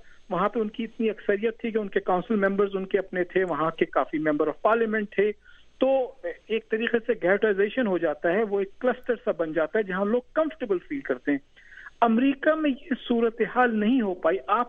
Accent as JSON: {"language": "Urdu", "town": "Karachi", "region": "Sindh", "country": "Pakistan", "tie": "born there", "said": "مثلاً کراچی جہاں میں پیدا ہوا, اس کی آپ حالت دیکھ لیں."}